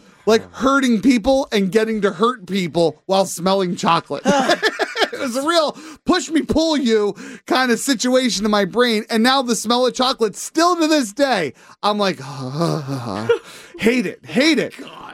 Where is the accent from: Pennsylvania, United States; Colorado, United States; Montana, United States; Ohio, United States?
Pennsylvania, United States; Hershey; I grew up in Hershey, Pennsylvania